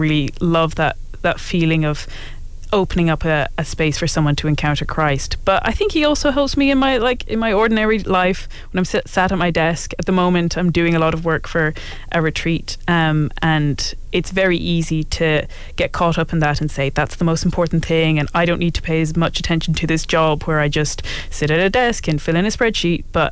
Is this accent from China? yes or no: no; Kilkenny, Leinster, Ireland; now in Dublin, Ireland; I'm from Kilkenny, but I live in Dublin now. I did a master's in Nottingham in Viking and Anglo-Saxon studies.